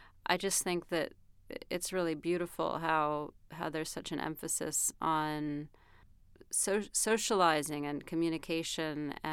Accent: Brooklyn, New York, United States; Or because I'm from Brooklyn, I know how to play Gershwin.

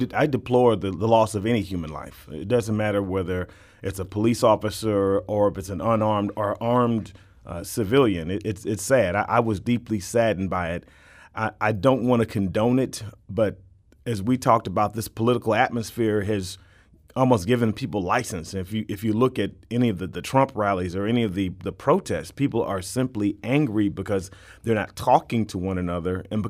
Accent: St. Louis, Missouri, United States; I'm not from the South. I'm from the urban St. Louis.

